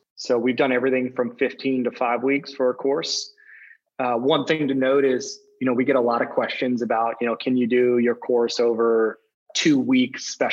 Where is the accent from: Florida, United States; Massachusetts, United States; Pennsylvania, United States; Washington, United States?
Pennsylvania, United States; When I grew up in the Poconos, my dad had a side business that he cooked pigs, did like pig pickings, right?